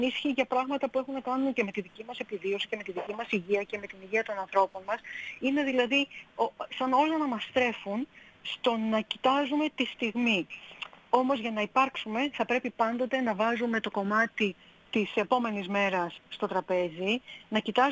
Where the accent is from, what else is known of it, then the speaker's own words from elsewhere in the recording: Greece; να μπορέσουμε και εμείς ως Έλληνες ταξιδιώτες και Έλληνες καταναλωτές να το υποστηρίξουμε